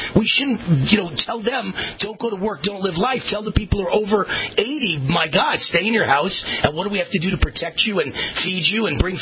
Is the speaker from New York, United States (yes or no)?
yes; Mount Vernon, New York, United States; more of my life was spent in New York than any other place. Went to Columbia University, you know, born and raised in Mount Vernon on the Bronx borderline.